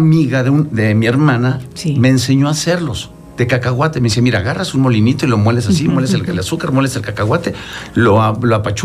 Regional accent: Mexico; born there; Mi padre, sí, era italiano, de, sí, Venecia. Sí. Yo nací aquí en México y estuve allá varios años

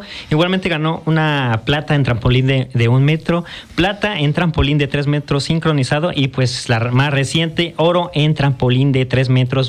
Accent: Mexico

